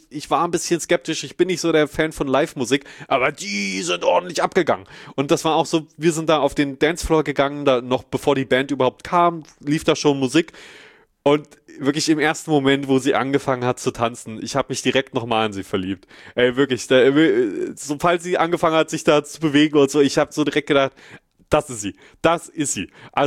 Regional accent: Schmalkalden, Thuringia, Germany; ich komme ja hier aus Schmalkalden

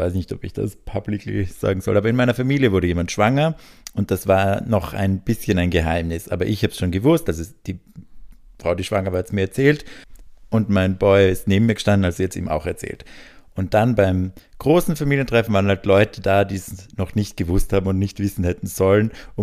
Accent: Graz, Styria, Austria; also ich komme aus Graz.

